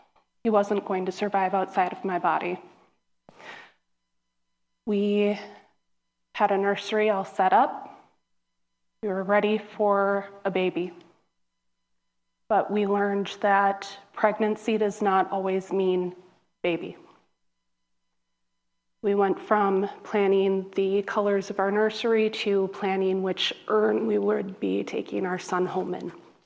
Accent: Chippewa Falls, Wisconsin, United States; I'm from Chippewa Falls. The town next to us is Eau Claire.

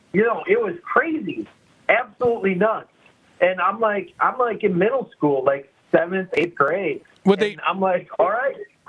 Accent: West Bend, Wisconsin, United States; When I was probably elementary school, like fourth or fifth grade, I grew up in West Bend.

